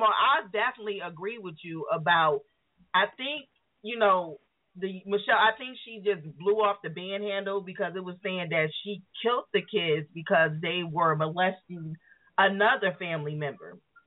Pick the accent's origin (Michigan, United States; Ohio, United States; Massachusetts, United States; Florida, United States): Michigan, United States; Pontiac; Big shout out to Pontiac, my hometown.